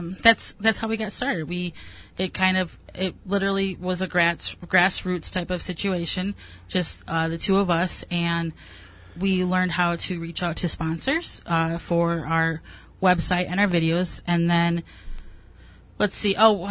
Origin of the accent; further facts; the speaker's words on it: Dallas, Texas, United States; I grew up in the city. I grew up in West Dallas